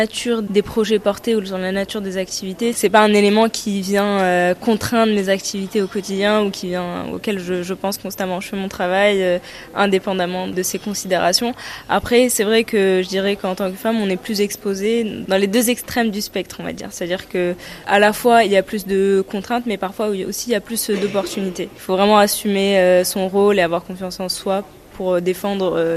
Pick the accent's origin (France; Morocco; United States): Morocco; Enfin, j'ai grandi au Maroc et je dirais vraiment qu'il y a une évolution sur les 10 dernières années.